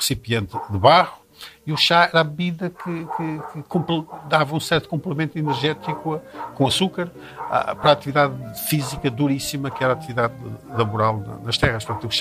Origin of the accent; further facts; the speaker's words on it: Maia, Porto, Portugal; Eu sou da zona da Guiana e da Maia.